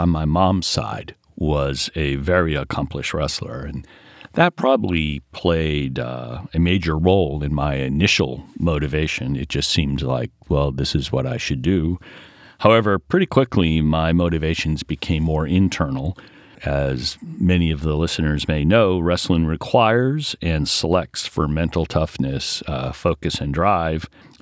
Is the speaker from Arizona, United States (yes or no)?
no; Rhode Island, United States; also born or lived in Eleuthera, Bahamas / Guantanamo; my childhood in Rhode Island, but early childhood was in Eleuthera in the Bahamas, an island. And then I moved from Eleuthera basically from there to Guantanamo. And then I came to the United States around fourth grade.